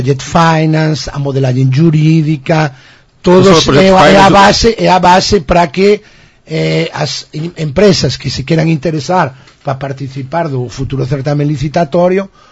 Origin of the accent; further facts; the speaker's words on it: Spain; Portuguese is a second language; moved away as an adult; now in Brazil; eu tenho sou espanhol, mas tenho minha filha aqui, já levo 7 anos